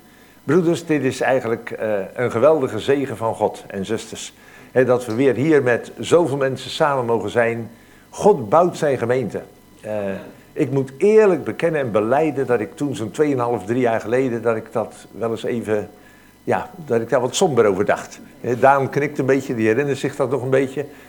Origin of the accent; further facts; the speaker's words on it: Rotterdam, South Holland, Netherlands; Ook omdat ik zelf uit Rotterdam-Zuid kom.